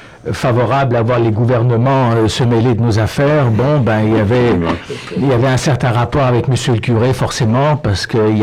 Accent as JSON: {"language": "French", "region": "Baden-Württemberg", "country": "Germany", "tie": "born or raised there", "said": "j'en ai bien connu aussi dans ma terre natale, en Forêt-Noire, en Allemagne."}